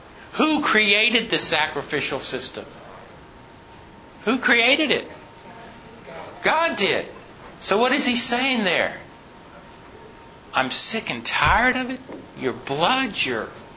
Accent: New Jersey, United States; When I was growing up in the Adventist church in New Jersey

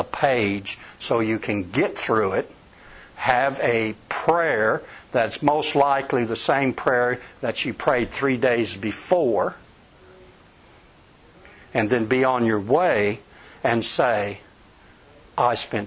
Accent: El Paso, Texas, United States; when I grew up in El Paso Church, when I grew up, we were taught

